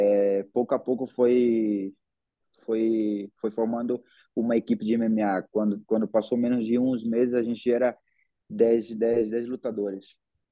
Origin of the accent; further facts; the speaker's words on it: Manaus, Amazonas, Brazil; quando eu for campeão do UFC, ele falar, Manaus, Brasil. Então, quando eu saí de Manaus, depois eu já saí com esse sonho na mente.